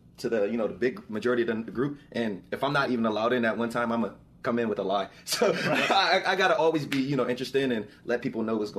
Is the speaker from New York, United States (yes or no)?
no; Lindenwald, New Jersey, United States; I'm 28 years old, and I'm from Lindenwald, New Jersey.